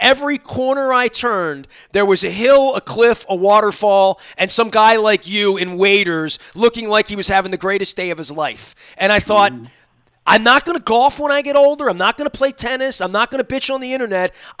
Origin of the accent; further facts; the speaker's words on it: Dundalk, Maryland, United States; I'm from Dundalk.